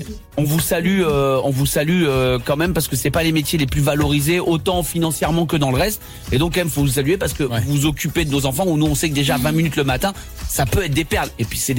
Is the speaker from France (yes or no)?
yes; France; mais on est des Français